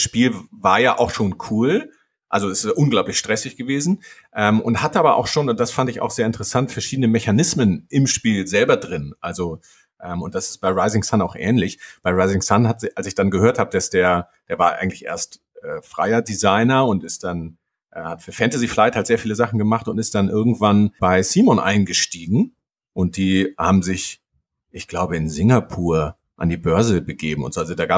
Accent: Hamburg, Germany; im realen Leben komme ich aber aus Hamburg

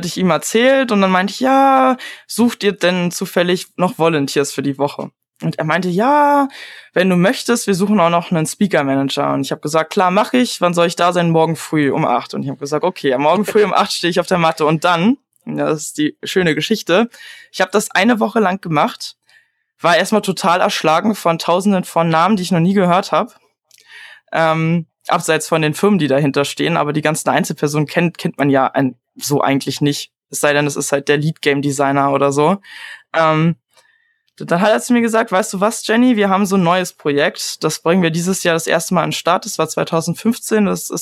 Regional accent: Berlin, Germany; born there; aber ich bin auch geborener Berliner.

